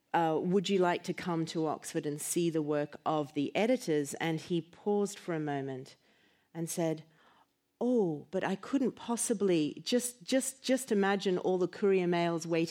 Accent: Brisbane, Queensland, Australia; And Mr. Collier lived in Brisbane, which happened to be my hometown

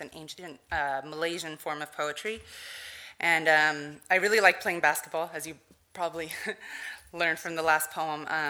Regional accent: California, United States; And I grew up in the San Fernando Valley my whole life

